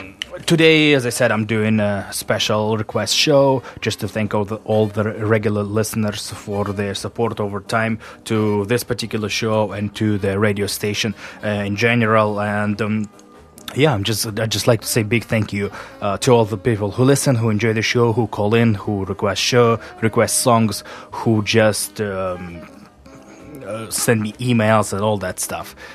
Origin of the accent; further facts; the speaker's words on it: Russia; English is a second language; I'm from Russia, I have lots of friends there